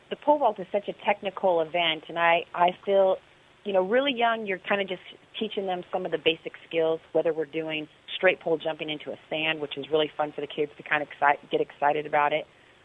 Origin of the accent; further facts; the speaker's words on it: California, United States; I've been able to start one in Sacramento near my hometown